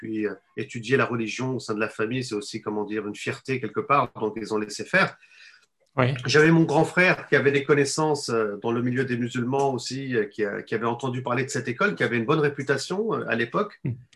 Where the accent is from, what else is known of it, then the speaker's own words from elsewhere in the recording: Fontainebleau, Île-de-France, France; born there; je suis né en France, je suis né à Fontainebleau, dans le 77, en Île-de-France, on peut dire.